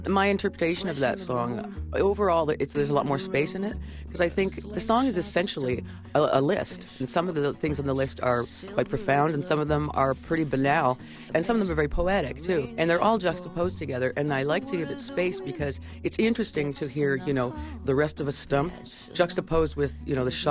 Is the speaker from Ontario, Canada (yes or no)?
no; Nova Scotia, Canada; I had three horses growing up in Nova Scotia.